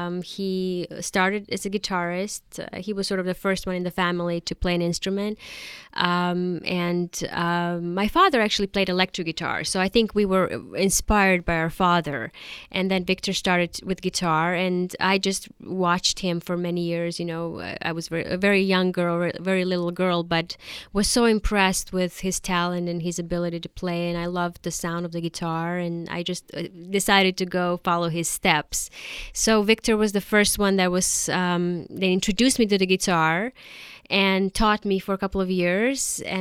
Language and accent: English; Karlovac, Karlovac County, Croatia; English is a second language; moved away; Yes, I'm originally from Karlovac, which is a very small, beautiful town close to Zagreb. Zagreb is the capital city of Croatia, former Yugoslavia. So I grew up there. My parents still live there.